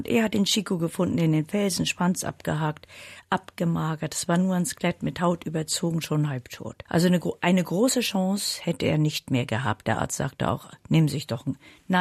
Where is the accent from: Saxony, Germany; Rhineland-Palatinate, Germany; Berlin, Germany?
Berlin, Germany; Meine Heimat ist Berlin. Nach wie vor 35 Jahre Berlin, einmal Berlin, immer Berlin.